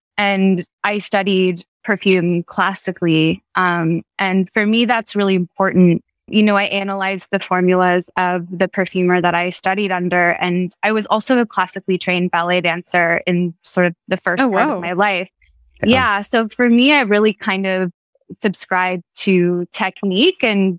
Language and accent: English; California, United States; now in New York City, United States; I am a perfumer living and working in New York City. I'm originally from California.